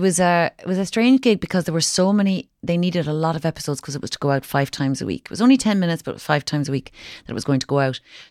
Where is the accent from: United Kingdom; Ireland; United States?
Ireland; Kinsale, Munster; and I'm from Kinsale.